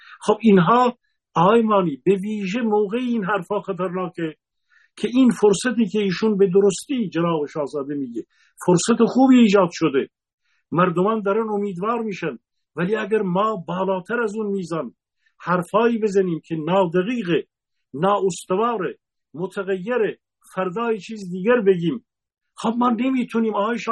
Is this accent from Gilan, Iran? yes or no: yes; Gilan, Iran; من یک فرد اهل گیلانم،